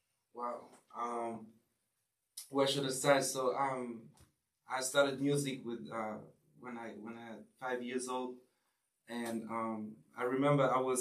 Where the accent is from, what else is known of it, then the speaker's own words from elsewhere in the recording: Frankfurt, Hesse, Germany; English is a second language; I'm from Frankfurt, the Main, Germany.